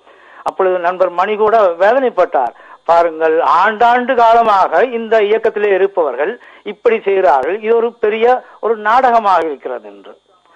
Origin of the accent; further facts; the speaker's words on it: Erode, Tamil Nadu, India; now in Germany; நான் ஜெர்மனியிலிருந்து பேசுறேன். … நான் ஈரோட்டை சேர்ந்தவன்.